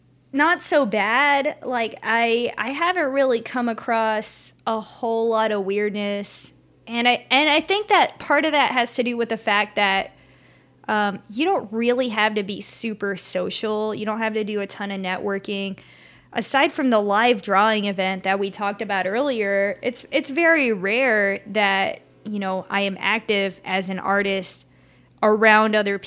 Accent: Ukraine; one of the things that, is super weird about being a Ukrainian is gender identities are very polarized there.

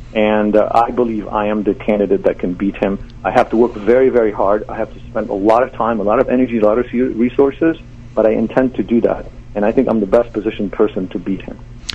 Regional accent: Lebanon; now in United States; my mass services when I was growing up in Lebanon. I'm Catholic

